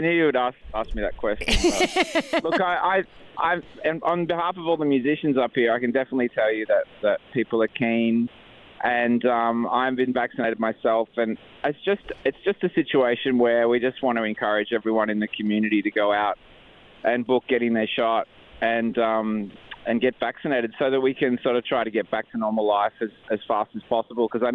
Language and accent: English; Finley, New South Wales, Australia; he's from my hometown of Finley, so good luck, Tom.